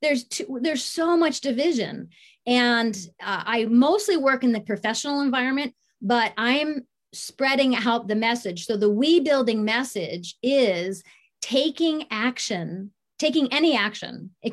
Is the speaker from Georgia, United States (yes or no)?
no; Columbus, Ohio, United States; also born or lived in Japan; So I was born in Japan. And then at the age of two, I went to home with them to Columbus, Ohio